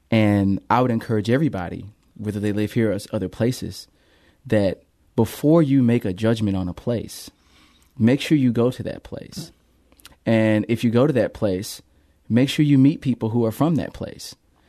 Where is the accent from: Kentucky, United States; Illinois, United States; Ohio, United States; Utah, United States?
Illinois, United States; Belleville; now in Ferguson, United States; I'm from Belleville, but I chose to live in Ferguson.